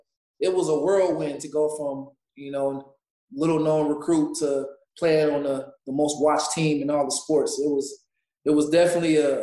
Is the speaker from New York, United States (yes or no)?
no; Cleveland, Ohio, United States; You know, I'm from Cleveland, which is not far